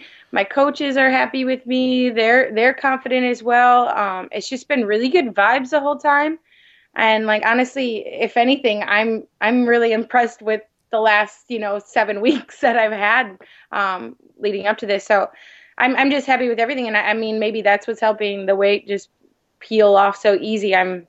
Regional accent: Midwest, United States; because I think we're both from Midwest, that sort of thing.

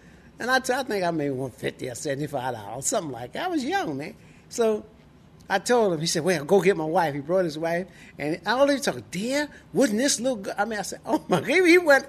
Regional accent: Baltimore, Maryland, United States; I was born in Hopkins Hospital in 1939. I grew up on the corner of Everson Avenue and Calhoun Street. So I'm a real Baltimore guy. And I lived here all my life.

